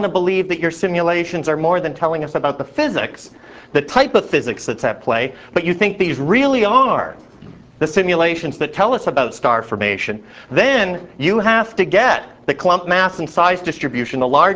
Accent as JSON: {"language": "English", "country": "Canada", "said": "And being a Canadian, I don't have any cigarette company logos because they're banned in the country."}